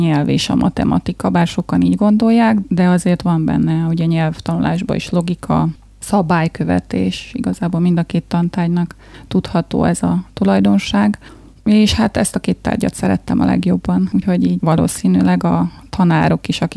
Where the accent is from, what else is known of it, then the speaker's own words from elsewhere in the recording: Kiskunmajsa, Bács-Kiskun, Hungary; now in Kiskunhalas, Hungary; Az én életem Kiskumajsáról indult. Itt születtem, és hát a gyerekkoromat itt töltöttem, és 2000-től élek Kiskunhalason.